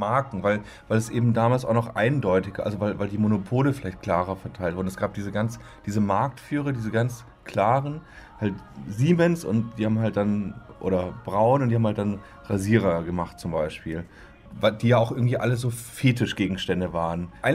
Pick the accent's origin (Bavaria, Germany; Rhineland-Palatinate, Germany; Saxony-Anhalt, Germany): Bavaria, Germany; Augsburg; Ich bin aus dem Süden, aber genau.